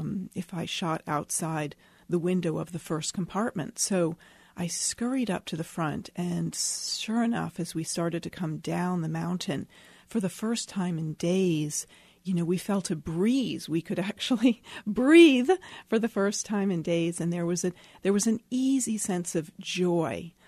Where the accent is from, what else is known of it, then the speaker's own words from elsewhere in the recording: United States; and I also feel that as an American, I personally feel a kind of a sense of responsibility.